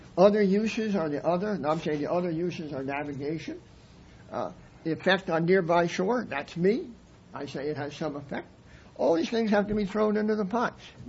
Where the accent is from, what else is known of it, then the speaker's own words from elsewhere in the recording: New Jersey, United States; in my home state of New Jersey